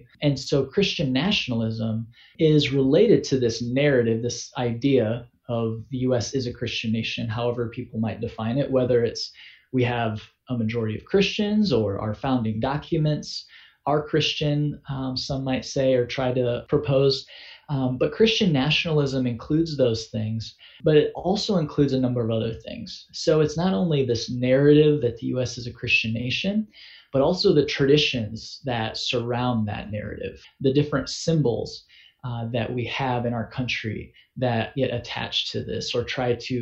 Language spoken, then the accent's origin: English; Midwest, United States; growing up in the Midwest and being around a lot of people who, you know, would identify as religious